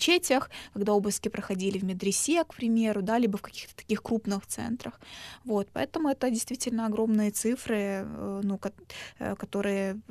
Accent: Crimea, Ukraine; я говорю о нем не только как крымская татарка, а в первую очередь как правозащитница

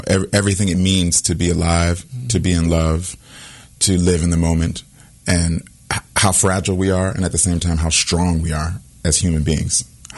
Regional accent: Midwest, United States; I'm a Midwesterner, so I love being back here.

